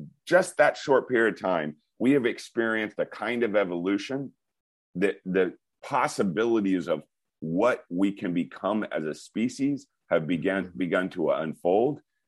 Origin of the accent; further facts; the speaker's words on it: Key West, Florida, United States; So my family is Jamaican. Mongo is Cuban. I'm from Key West, which is 90 miles above Cuba.